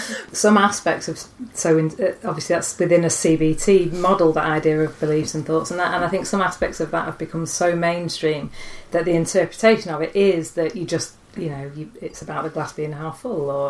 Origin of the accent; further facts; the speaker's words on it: Northern England, United Kingdom; To put a UK spin on it, and even a Northern spin on it, this idea of bringing your own brass band